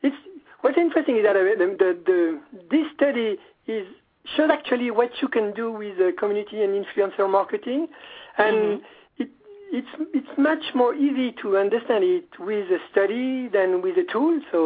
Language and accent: English; France; English is a second language; Better than my accent, you figured out that I was French, we have a bunch of clients in Paris